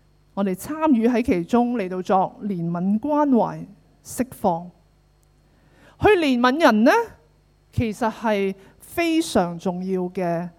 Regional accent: Hong Kong; 我们香港人有个说话，吃花生呢？

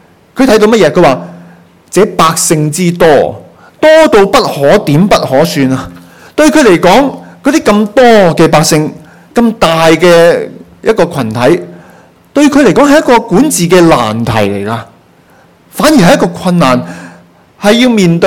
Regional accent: Hong Kong; 其實是純粹因為我是香港人這個牌子而已

